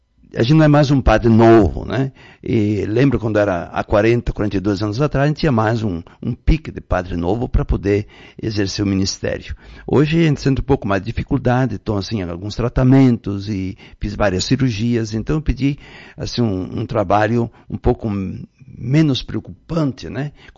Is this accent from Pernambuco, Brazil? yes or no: no; Maximiliano de Almeida, Rio Grande do Sul, Brazil; 1977, em Maximiliano de Almeida, minha terra natal. Onde depois, mais tarde, trabalhei até 6 anos lá como pároco também.